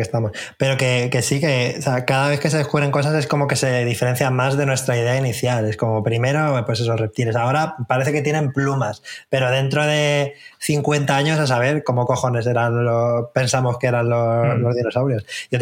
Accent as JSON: {"language": "Spanish", "town": "Albacete", "region": "Castilla-La Mancha", "country": "Spain", "said": "mi pareja es de Alicante y hay en Alicante mucho arte ibérico y yo soy de Albacete"}